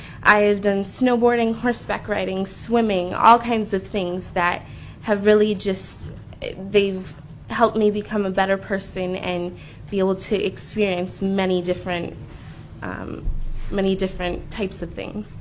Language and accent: English; Fairbanks, Alaska, United States; For the record … I'm from Fairbanks.